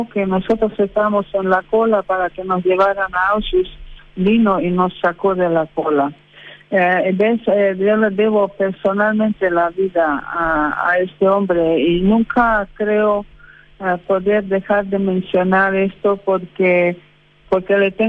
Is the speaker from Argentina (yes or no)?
no; Hungary; moved away; yo me crio en Hungría, en un grupo de gente que parece que éramos un poco más de 700.000